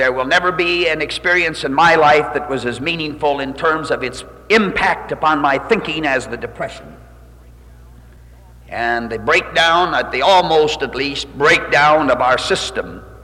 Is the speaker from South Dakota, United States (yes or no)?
yes; South Dakota, United States; also born or lived in Minnesota; how come that you could grow up in Minnesota and South Dakota, born and raised in South Dakota, your higher education in Minnesota